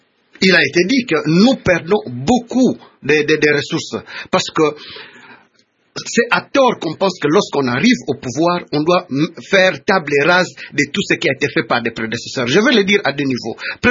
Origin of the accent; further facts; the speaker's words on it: DR Congo; en tant que Congolais